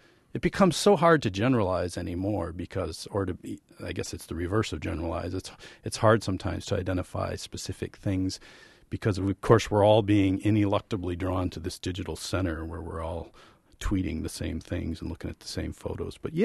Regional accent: Wisconsin, United States; I'm a writer from Wisconsin who's never had a beer.

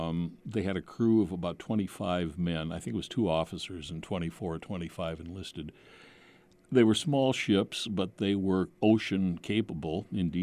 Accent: Chippewa Falls, Wisconsin, United States; now in Duluth, United States; And by the way, I was born and raised in Chippewa Falls, and so I have one foot in Wisconsin, even though I live in Minnesota.

